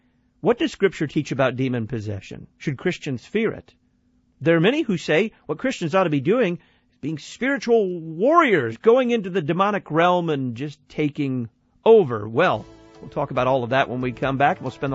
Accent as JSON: {"language": "English", "region": "Texas", "country": "United States", "said": "I come from Texas. Texas is a big, big state."}